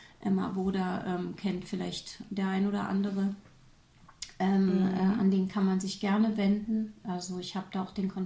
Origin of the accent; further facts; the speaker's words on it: Germany; Also für uns als Deutsche ist es natürlich erschwinglich, währenddessen man in Deutschland für eine Bruchbude 230.000 Euro bezahlt.